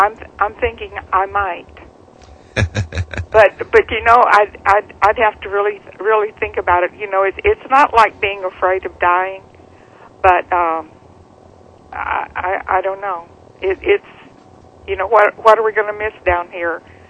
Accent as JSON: {"language": "English", "region": "Arkansas", "country": "United States", "said": "Hi, Kevin. It's … the infamous person from Arkansas."}